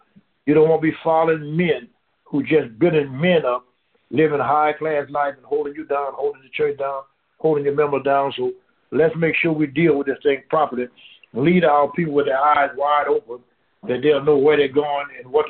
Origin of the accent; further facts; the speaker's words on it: Deep South, United States; I'm from the Deep South, and I've had scales over my eyes for a long time